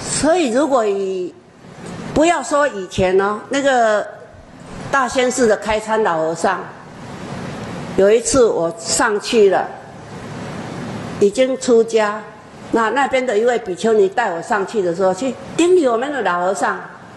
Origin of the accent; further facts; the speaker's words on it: Chiayi, Chiayi City, Taiwan; 我说：“我是嘉义市。”